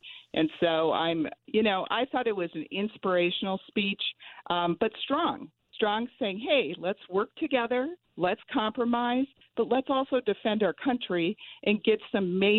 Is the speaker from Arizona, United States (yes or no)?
yes; Arizona, United States; Well, certainly, since I'm from Arizona, one of my top priorities is securing the border and securing our nation.